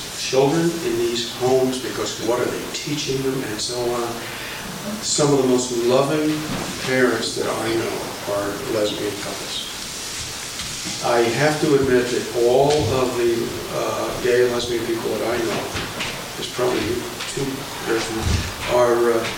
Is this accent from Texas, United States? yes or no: no; Hamilton, Montana, United States; from Western Montana, Hamilton, Ravalli County, Bitterroot Valley, one of the most conservative places in the world.